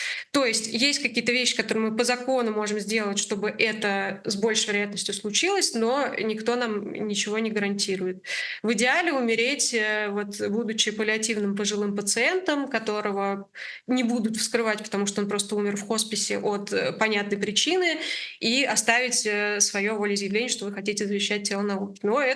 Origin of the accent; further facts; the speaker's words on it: Kazan, Tatarstan, Russia; И я сама из Казани